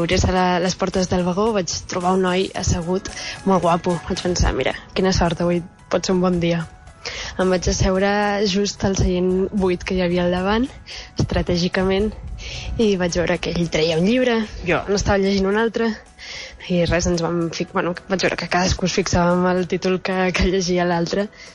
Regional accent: Barcelona, Catalonia, Spain; sóc de Barcelona i tinc 24 anys

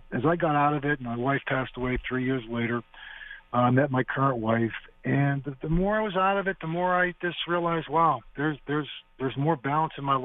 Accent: Pittsburgh, Pennsylvania, United States; I'm a normal guy. I grew up in Pittsburgh.

